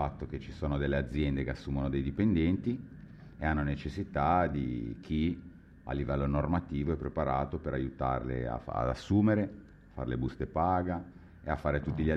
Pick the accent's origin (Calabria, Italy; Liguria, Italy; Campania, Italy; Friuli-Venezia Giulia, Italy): Liguria, Italy; Genoa; vivo a Genova, sono nato a Genova, faccio il consulente del lavoro, sono genuano perché sono di Genova.